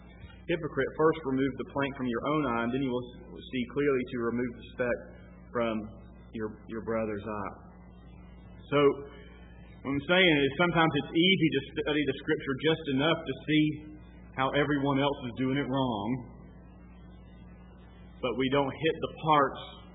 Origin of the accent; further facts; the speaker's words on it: Columbus, Georgia, United States; When I was growing up in Columbus, Georgia, we had daily Bible readers